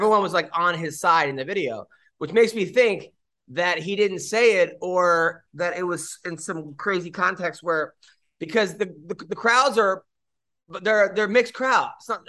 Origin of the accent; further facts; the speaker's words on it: Long Island, New York, United States; When I was a kid in Long Island, many of my friends used to go to this place called Action Park.